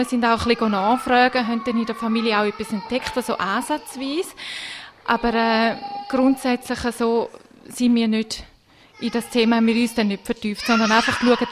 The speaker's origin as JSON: {"language": "German", "region": "St. Gallen", "country": "Switzerland", "said": "Wir sind auch persönlich angereist, weil wir kommen jetzt aus dem St. Galler Rheintal"}